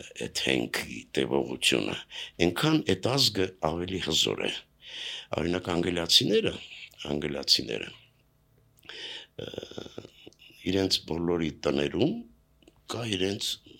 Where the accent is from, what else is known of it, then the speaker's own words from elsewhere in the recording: Yerevan, Armenia; Երևանում եմ ծնվել